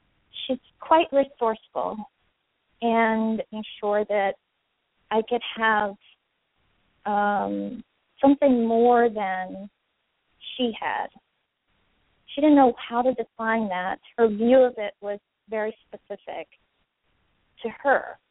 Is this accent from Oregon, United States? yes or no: no; Pittsburgh, Pennsylvania, United States; Sure. I'm from Pittsburgh, Pennsylvania.